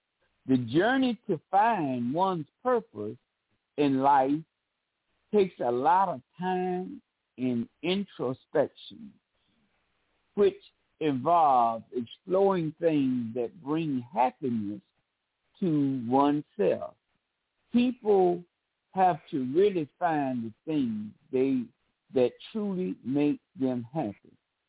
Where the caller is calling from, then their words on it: Mobile, Alabama, United States; in Mobile, Alabama.